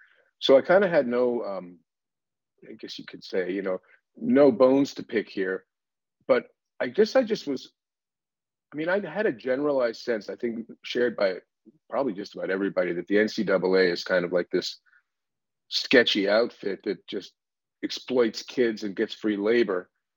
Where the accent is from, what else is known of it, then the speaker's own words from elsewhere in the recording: Canada; now in United States; I'm Canadian, right? So I have what I refer to as ironic closeness. I've lived in America for quite a long time now, but my point of view is fundamentally Canadian.